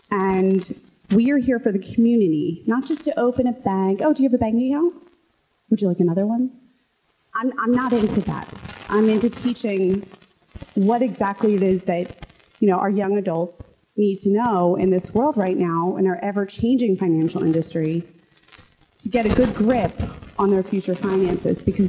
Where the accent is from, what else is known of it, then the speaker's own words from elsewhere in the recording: Wildwood Crest, New Jersey, United States; I grew up in Wildwood Crest, New Jersey. I'm sure maybe half of you know that, where it is, or maybe half of you remember where it is.